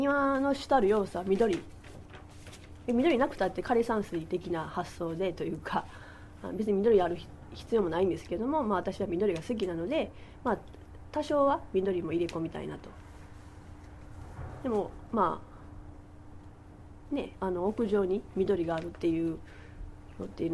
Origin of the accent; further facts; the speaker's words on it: Osaka, Japan; なんか私は町中出身なので、谷町4丁目出身なので